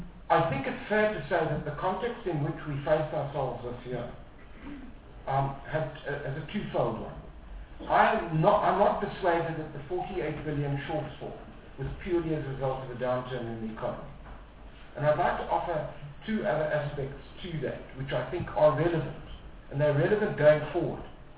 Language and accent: English; South Africa; I feel as a South African a sense of extraordinary moral superiority